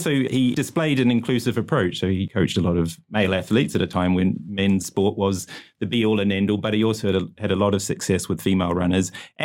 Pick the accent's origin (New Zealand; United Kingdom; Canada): New Zealand; Well, I'd have to say, as a New Zealander and as a keen, very amateur runner, I'd have to go for Arthur Lydiard